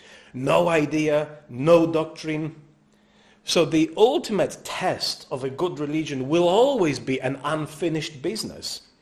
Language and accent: English; Poland; I grew up Roman Catholic in Poland, in the 90s and the noughties